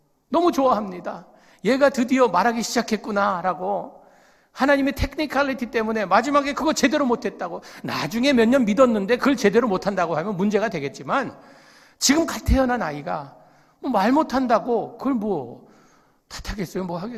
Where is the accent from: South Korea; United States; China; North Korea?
United States; Monterey, California; 제가 그 몬트리에서 자라면서